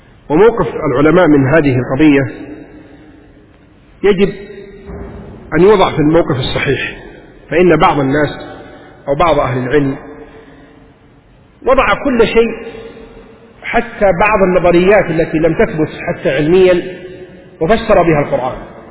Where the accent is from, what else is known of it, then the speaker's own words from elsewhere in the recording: Taif, Makkah Province, Saudi Arabia; امرأة قبل أيام عندنا في الطائف